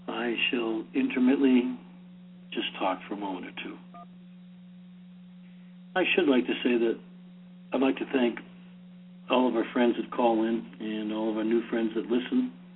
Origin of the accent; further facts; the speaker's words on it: Boston, Massachusetts, United States; accent: Boston; That was the entertainment because of my Boston accent, which I've tried to ease away from.